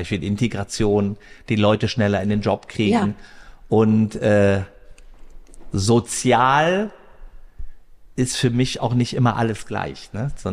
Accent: Rhineland, Germany; ich bin ja im Westen groß geworden, ich war auch, ganz ehrlich, da in Watte gepackt. Hätte ich den Schritt nicht in den Osten gemacht, ja, und ich bin bestimmt durch und durch ein Rheinländer

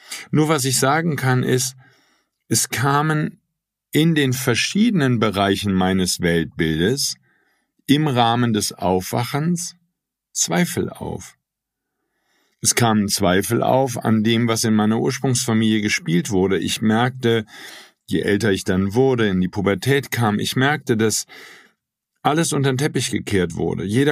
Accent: Wuppertal, North Rhine-Westphalia, Germany; Und das Neandertal war nicht so weit weg von meiner Heimat Wuppertal.

